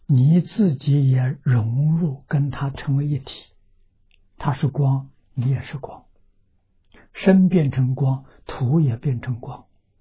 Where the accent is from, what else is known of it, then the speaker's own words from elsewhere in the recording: China; 这两句话是我们中国人说的。